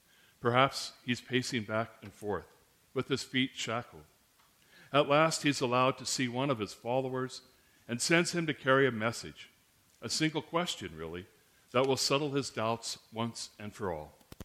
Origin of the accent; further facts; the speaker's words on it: Colorado, United States; As you may know, I grew up in Colorado, so I kind of inherited being a Denver Broncos fan